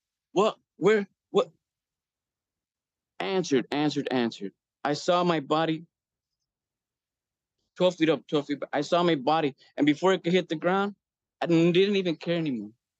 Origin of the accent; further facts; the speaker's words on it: Chicago, Illinois, United States; And I was raised in Chicago, so I wasn't like the best kid.